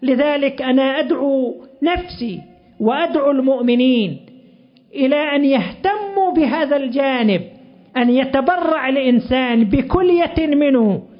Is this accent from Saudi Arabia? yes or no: yes; Saudi Arabia; ونشر كتاب عن أحد المواطنين عندنا في السعودية